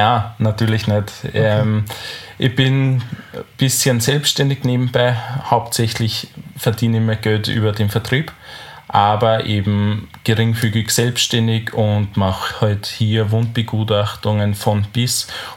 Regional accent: Lower Austria, Austria; Bin aus dem Tullnerfeld

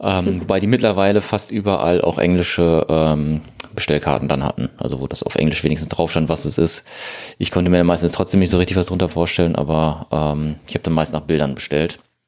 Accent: Germany; Das sind wir also als Deutscher.

